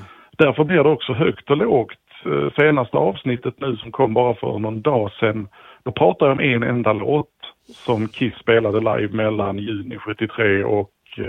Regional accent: Helsingborg, Skåne, Sweden; Nej, jag kommer ju från Helsingborg då. Och sen har jag varit runt lite i Småland och Blekinge också eftersom min fru kommer från Blekinge och sådär. Så att, men mest skåning i alla fall.

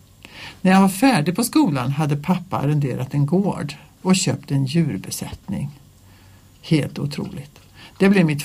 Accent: Mariestad, Västra Götaland County, Sweden; Min uppväxt i Mariestad och Skaraborg har präglat mig starkt.

